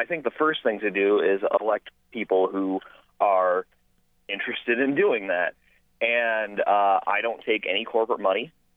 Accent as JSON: {"language": "English", "town": "Battle Creek", "region": "Michigan", "country": "United States", "tie": "born or raised there", "said": "I grew up in Battle Creek. I currently live in Barry County."}